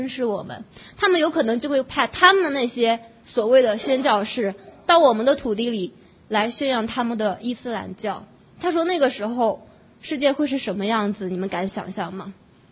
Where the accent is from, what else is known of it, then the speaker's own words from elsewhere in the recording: China; 我们中国人人数很庞大